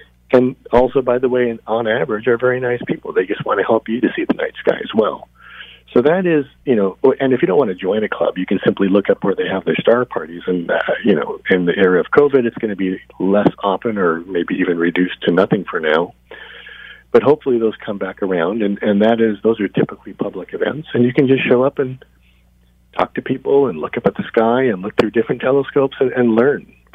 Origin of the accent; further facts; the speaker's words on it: Los Angeles, California, United States; I come from Los Angeles originally, and there's numerous clubs around there